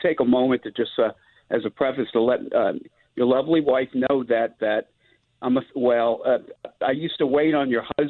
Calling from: Seattle, Washington, United States; also born or lived in New Orleans; I'm calling from Seattle.

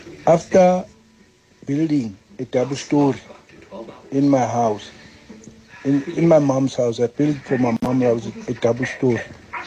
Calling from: Soweto, Gauteng, South Africa

